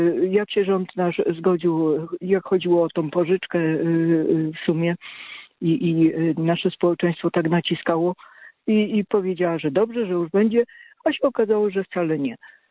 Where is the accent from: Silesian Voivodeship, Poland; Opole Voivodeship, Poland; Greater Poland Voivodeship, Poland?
Silesian Voivodeship, Poland; born there; now in Kraków, Poland; No ja jestem z urodzenia Ślązaczką i rodzina mojego taty to jest głównie Katowice, Rybnik.